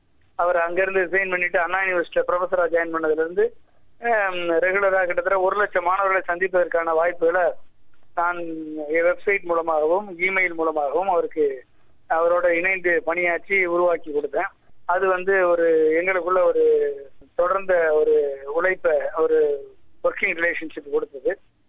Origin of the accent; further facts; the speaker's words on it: Thonugal, Tamil Nadu, India; நான் வந்து விருதுநகர் மாவட்டத்தில் தோணுகால் கிராமத்தில் பிறந்தேன். அங்கே தான் வந்து விருதுநகரில் சுபயனோட மேல்நிலை பள்ளியில் 12 வரைக்கும் அங்கே பிளஸ் 2 வரைக்கும் அங்கே படித்தேன்.